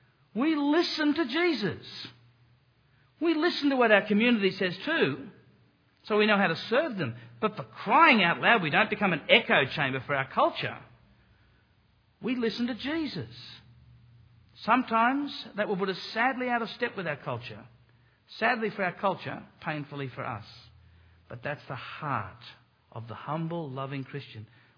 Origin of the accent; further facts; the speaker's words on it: Australia; I probably would because I'm an Australian